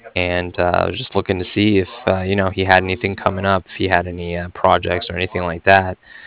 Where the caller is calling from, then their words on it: Cardiff, Wales, United Kingdom; And I was calling from Cardiff, and I was just calling regarding some financing that was done with TD Bank.